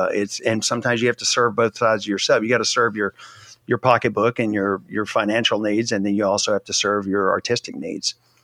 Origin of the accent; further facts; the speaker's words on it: Louisiana, United States; I grew up in Louisiana. I spent a lot of time in New Orleans.